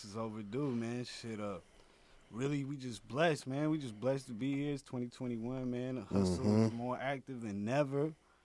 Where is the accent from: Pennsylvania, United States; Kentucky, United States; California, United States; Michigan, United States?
California, United States; Oakland; Shit, I've been around for a minute. I'm from East Oakland, California.